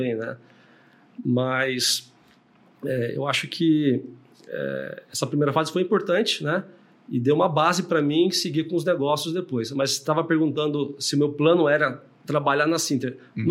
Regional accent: Campinas, São Paulo, Brazil; Nascido em Campinas.

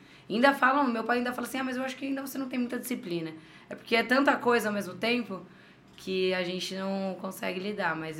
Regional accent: Indaiatuba, São Paulo, Brazil; also born or lived in Campinas; Eu nasci em Campinas, mas eu só nasci e vim pra cá, pra Indaiatuba.

